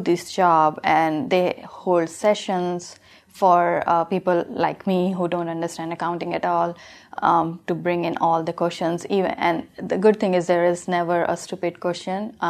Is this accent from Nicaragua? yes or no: no; India; moved away as an adult; now in United States; I'm originally from India. I was born, brought up there, studied there, moved to United States back in 2003, and have been in this area, Northern Virginia, since then.